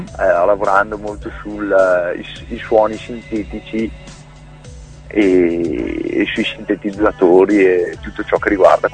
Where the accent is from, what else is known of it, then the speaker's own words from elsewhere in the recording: Brescia, Lombardy, Italy; Sì, sono bresciano. Sono bresciano e però ho voglia di muovermi.